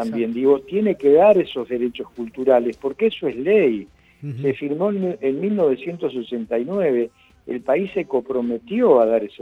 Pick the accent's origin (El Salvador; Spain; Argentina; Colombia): Argentina; Nosotros somos argentinos